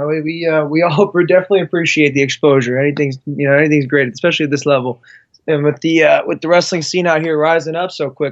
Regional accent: Snoqualmie, Washington, United States; Yeah, no, I'm actually born and raised here, in Snoqualmie, Washington, right about 30 minutes east of Seattle. Yeah, pretty much born and raised out here.

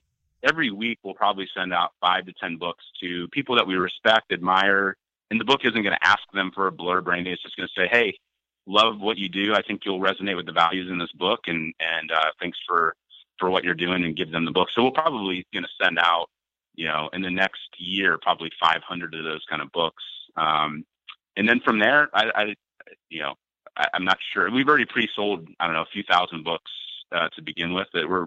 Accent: Ohio, United States; I love sports, but basketball is my thing. I'm from Ohio, so the Cavs are playing.

